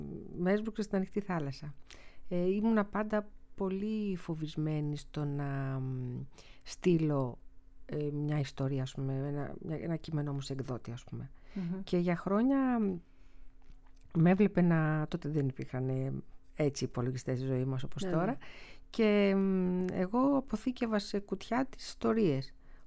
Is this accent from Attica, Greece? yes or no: no; Larissa, Thessaly, Greece; Γιατί εγώ μεγάλωσα στη Λάρισα